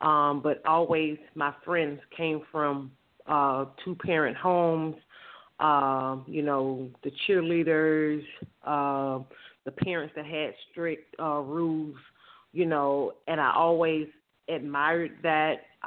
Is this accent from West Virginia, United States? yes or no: no; Mississippi, United States; I'm originally from Mississippi, born and raised there. Came from a single family home.